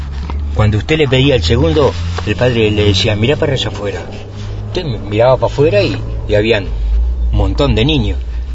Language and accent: Spanish; Tala, Canelones, Uruguay; also born or lived in Melo; yo soy de un pueblo, pero me crié en el otro. Yo soy de Melo, pero yo me crié en el Tala, el gran Tala.